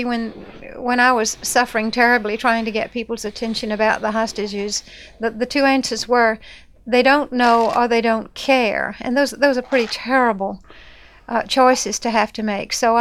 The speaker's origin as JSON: {"language": "English", "country": "United States", "said": "Well, I did begin just by going, and I am an American."}